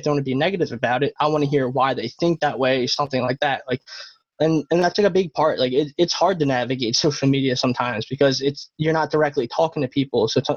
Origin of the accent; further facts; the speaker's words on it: Philadelphia, Pennsylvania, United States; Like we're from Philadelphia. Like people don't like fake.